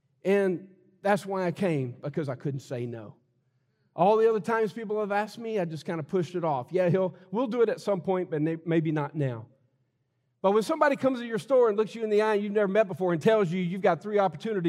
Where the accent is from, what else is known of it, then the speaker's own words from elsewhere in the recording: Austin, Texas, United States; I'm a visiting minister here today, and I'm from the Austin area